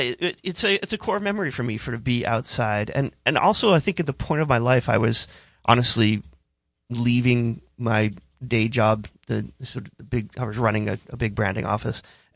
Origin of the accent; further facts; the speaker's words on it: Maine, United States; It comes from, I think, growing up in Maine. I grew up sort of outdoors, in the woods, in the mud, in the muck and mire.